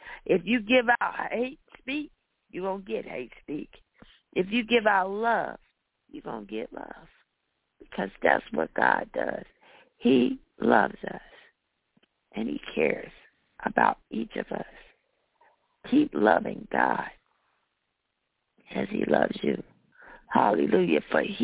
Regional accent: the South, United States; You know, I grew up in the South, and they didn't play.

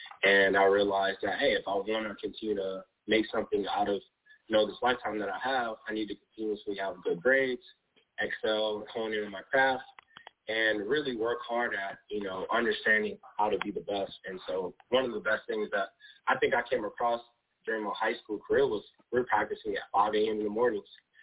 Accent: Cordele, Georgia, United States; First of all, I was born and raised in Georgia, a small town called Cordell, down similar to Florida

